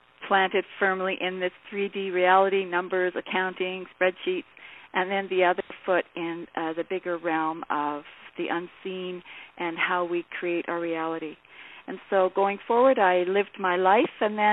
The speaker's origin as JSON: {"language": "English", "region": "British Columbia", "country": "Canada", "tie": "born or raised there", "said": "I was born in 1957 on Vancouver Island in British Columbia, which is on the west coast of Canada, to a French-Canadian father and a very British-English mother, and a lovely part of Vancouver Island that was very natural"}